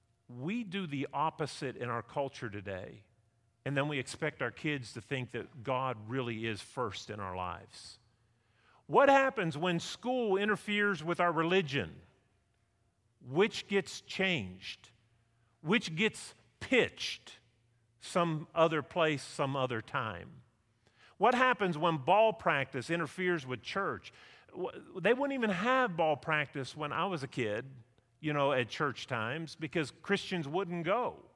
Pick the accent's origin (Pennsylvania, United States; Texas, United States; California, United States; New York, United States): Pennsylvania, United States; When I was a kid, we grew up right outside of Pittsburgh, not far, 30 miles or so, 25 miles.